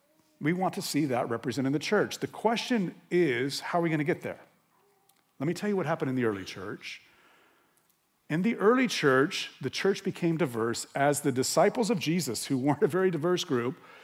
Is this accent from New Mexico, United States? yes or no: yes; New Mexico, United States; if you're not familiar with New Mexico, my home state, New Mexico is a minority-majority state.